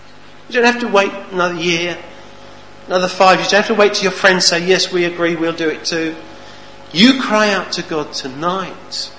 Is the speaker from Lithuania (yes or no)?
no; London, United Kingdom; Christchurch in Dorset by the sea. It's very lovely. I can walk to the sea within a few minutes of our house. And originally we come from London